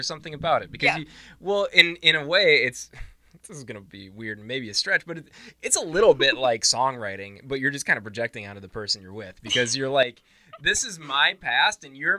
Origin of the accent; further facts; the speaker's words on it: Coon Rapids, Minnesota, United States; I grew up in Coon Rapids.